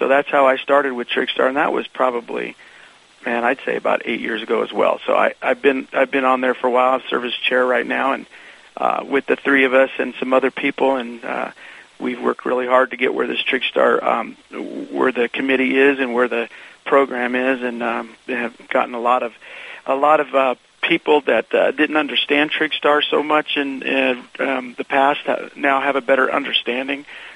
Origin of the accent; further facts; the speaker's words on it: Nevada, United States; I'm from Nevada.